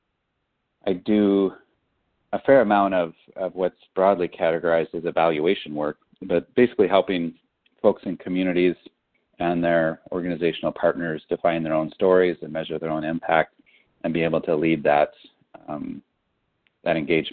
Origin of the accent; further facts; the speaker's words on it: West Coast, United States; Came out back to the West Coast because I'm from the West Coast and I missed it.